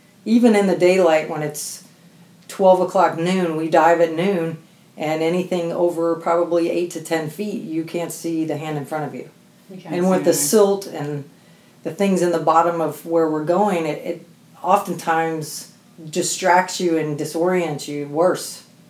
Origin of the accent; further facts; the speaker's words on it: Indianapolis, Indiana, United States; moved away as an adult; I was born and raised in Indiana, so I didn't grow up diving. I moved here in 97 from Indianapolis and got hired with the fire department in 2000.